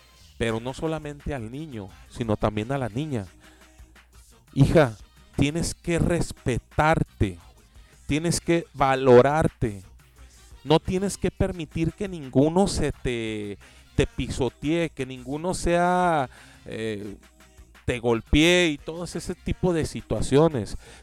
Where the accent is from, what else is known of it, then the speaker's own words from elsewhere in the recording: Mexico; Es algo muy feo que te identifiquen a ti como hombre mexicano